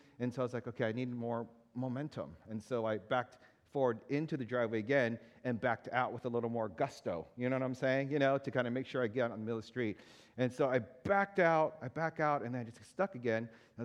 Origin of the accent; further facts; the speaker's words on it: East Coast, United States; come on, I'm like from the East Coast. I know how to drive in the snow, okay?